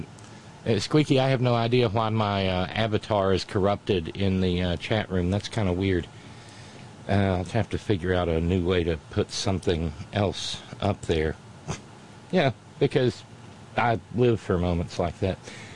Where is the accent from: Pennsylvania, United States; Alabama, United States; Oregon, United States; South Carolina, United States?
Alabama, United States; it was roughly equivalent to driving from here to my hometown in Alabama in a day.